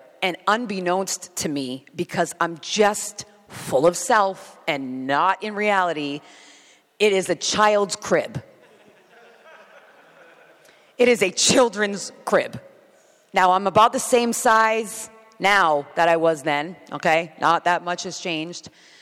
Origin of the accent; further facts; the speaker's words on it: Boston, Massachusetts, United States; Home is Boston. I'm from Boston, okay? And my whole family was up there, except for my immediate.